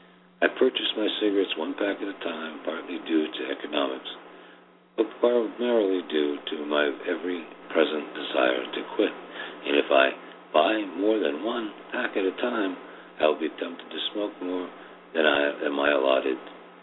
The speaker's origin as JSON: {"language": "English", "country": "United States", "said": "I am an American and a smoker, and I hate American hypocrisy as well."}